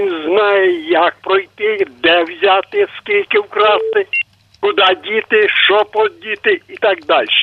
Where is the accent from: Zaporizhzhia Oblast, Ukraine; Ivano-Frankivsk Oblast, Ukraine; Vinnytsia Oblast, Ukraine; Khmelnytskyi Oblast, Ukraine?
Vinnytsia Oblast, Ukraine; Я з Вінниччини.